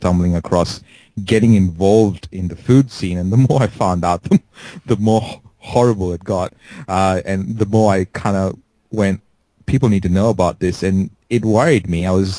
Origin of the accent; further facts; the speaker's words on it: India; I'm Indian. We first build software engineers, and then we decide what we want to do with the rest of our lives.